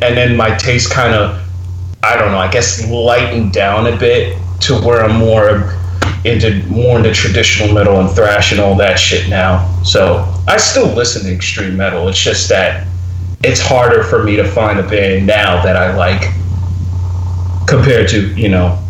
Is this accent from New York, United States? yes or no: yes; Queens, New York, United States; also born or lived in Brooklyn / California; I was born in Brooklyn, and then I lived in Queens for most of my childhood, and then I moved out to California